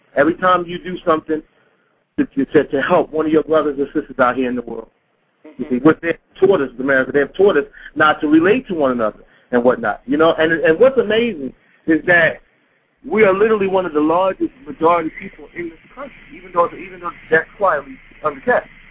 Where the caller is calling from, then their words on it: Philadelphia, Pennsylvania, United States; I'm calling you from Philadelphia. We have brothers in Chicago, Detroit, and I travel state to state.